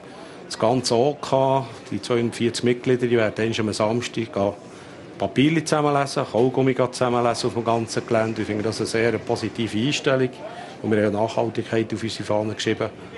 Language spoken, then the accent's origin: German; Bern, Switzerland; Das wäre sicher schön, ich kann das nicht verheimlichen, als ein Berner wäre.